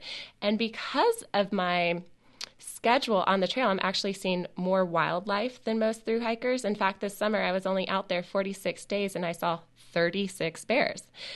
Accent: the South, United States; I mean, I'm a Southern girl. I'm from the South. My house is 3 hours away from the terminus in Georgia, and I wanted to feel like I was hiking home.

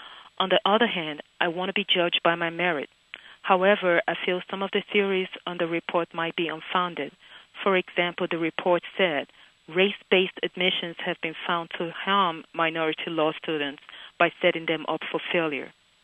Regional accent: Oakland Park, Florida, United States; I'm from Oakland Park, Florida.

